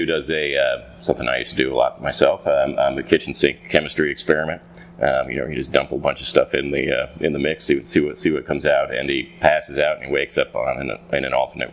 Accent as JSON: {"language": "English", "town": "Briarcliff", "region": "New York", "country": "United States", "tie": "born or raised there", "said": "So I'm about 20 minutes away from where I grew up in Briarcliff."}